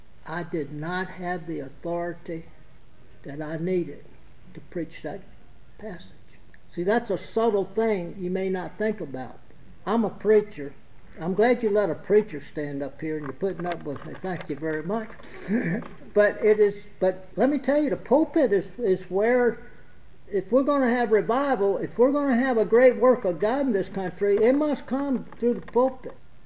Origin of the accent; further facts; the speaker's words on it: Southern United States, United States; I'm a Southerner, but I'm also stubborn.